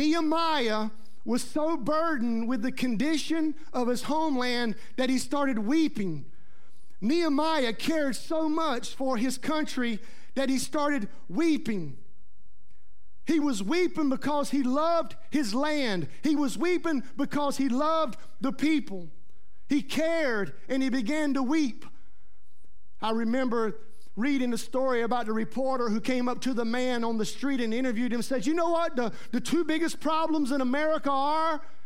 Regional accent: United States; born there; Just by God's providence, I was born in the United States.

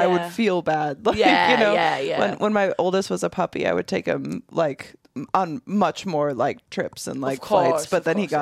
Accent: Michigan, United States; because I grew up in the Midwest, so in the Michigan area

